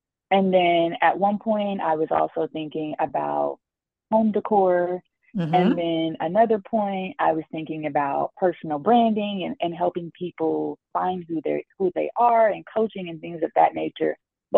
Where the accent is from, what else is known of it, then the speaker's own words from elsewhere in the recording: North Carolina, United States; also born or lived in Florida / Netherlands; now in Dallas, United States; I currently reside in Dallas, Texas, but I am originally from North Carolina, born and raised on the East Coast. 252, as we like to say.